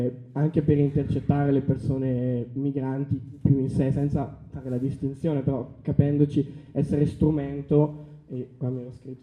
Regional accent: Bergamo, Lombardy, Italy; Poi in realtà oggi sono qua perché sono di Bergamo

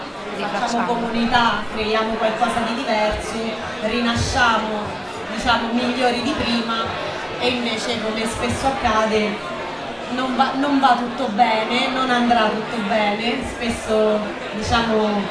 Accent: L'Aquila, Abruzzo, Italy; also born or lived in Turin; io in realtà sono aquilana, quindi sono nata e cresciuta all'Aquila, ho finito l'università all'Aquila, sono salita su a Torino e facevo tutt'altro.

